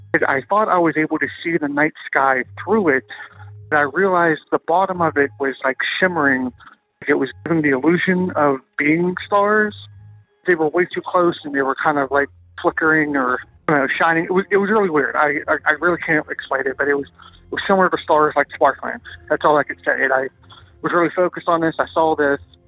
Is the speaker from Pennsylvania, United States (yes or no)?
yes; Pennsylvania, United States; I want to stay anonymous for this. I will just say that I'm from Pennsylvania.